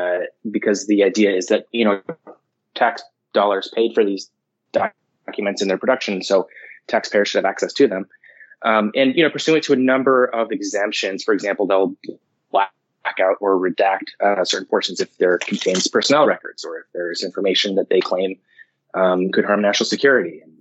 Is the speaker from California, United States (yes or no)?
yes; Livermore, California, United States; Yeah, I grew up in Livermore.